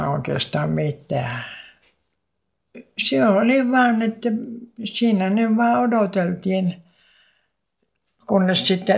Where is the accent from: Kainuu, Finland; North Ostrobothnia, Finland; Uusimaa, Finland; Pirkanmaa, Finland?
Uusimaa, Finland; Helsinki; born there; Mä asun silloin Helsingissä ja mä oon syntynyt Hesassa myöskin.